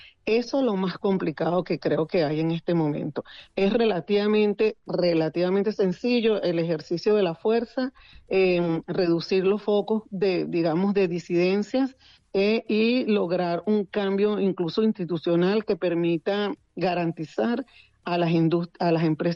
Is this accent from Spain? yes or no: no; Venezuela; a mí como venezolana me interesa muchísimo